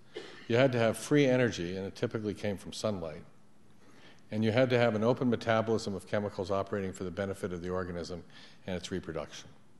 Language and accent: English; Japan; And as you heard, I grew up in Japan.